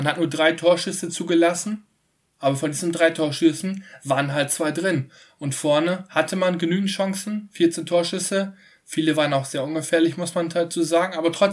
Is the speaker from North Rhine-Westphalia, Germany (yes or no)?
yes; Cologne, North Rhine-Westphalia, Germany; Ich drücke auf jeden Fall beide Daumen als Kölner